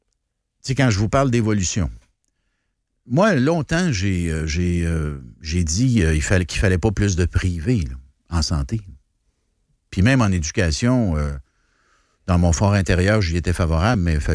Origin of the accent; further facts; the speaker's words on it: Quebec, Canada; Puis moi, j'ai milité pour que l'hôpital soit chez nous en Chaudière-Appalaches.